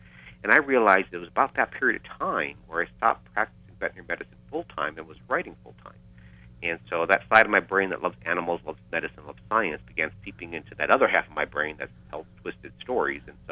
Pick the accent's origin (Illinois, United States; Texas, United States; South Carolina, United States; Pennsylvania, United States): Illinois, United States; Chicago; we grew up in Chicago.